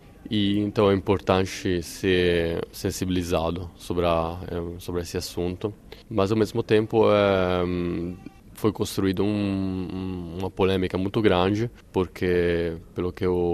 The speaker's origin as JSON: {"language": "Portuguese", "country": "Italy", "second_language": "Portuguese", "moved": "yes", "lives_now": "São Paulo, Brazil", "said": "Eu moro em São Paulo há 5 anos, sou italiano. Quando cheguei em 2014, era antes da Copa do Mundo"}